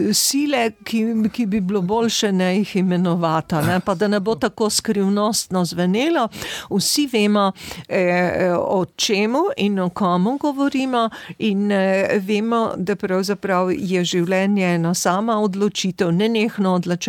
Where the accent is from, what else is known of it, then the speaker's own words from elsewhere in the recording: Littoral, Slovenia; jaz vendar prihajam z Primorske, ker vemo, kaj pomeni slovensko govoriti in imeti svojo državo